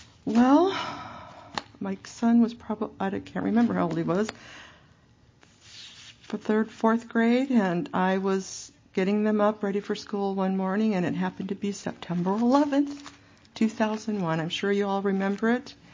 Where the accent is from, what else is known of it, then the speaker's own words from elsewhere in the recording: New York, United States; moved away as an adult; now in Oregon, United States; Well, I am an Oregonian now, but I grew up in Western New York State. I moved out here in 1974.